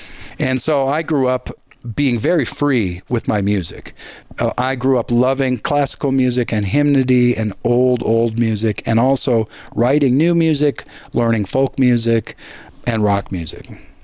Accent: Ishpeming, Michigan, United States; they would come to my hometown of Ishpeming, and there would already be a church there with a pastor and services in Finnish

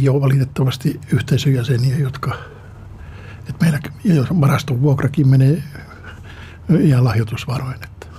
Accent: Kajaani, Kainuu, Finland; mä oon Kajanista kotoisin, niin siellä myytiin näitä kortteja

